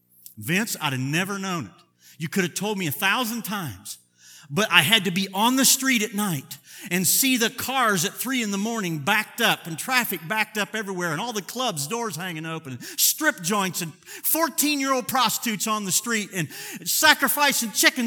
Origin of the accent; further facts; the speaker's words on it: United States; I'm not a city guy. I'm from Cornfield, USA.